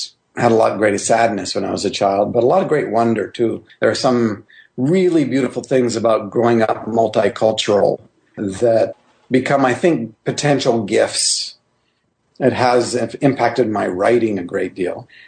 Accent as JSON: {"language": "English", "region": "Highlands", "country": "Papua New Guinea", "tie": "born or raised there", "also_born_or_lived": "Grande Prairie, Canada", "said": "I was born in Canada, Grand Prairie, Alberta, Canadian citizenship. But I was a year old when my parents and I moved to the highlands of New Guinea, where I grew up"}